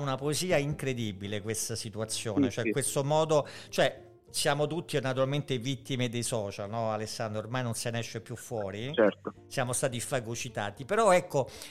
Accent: Rome, Lazio, Italy; noi come romani, intendo, abbiamo un rapporto conflittuale con questa città

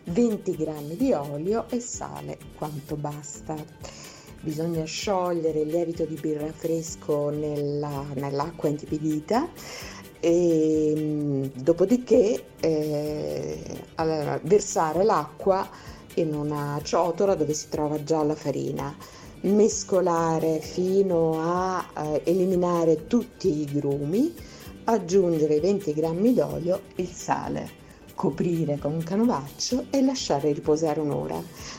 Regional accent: Rome, Lazio, Italy; Io sono romana

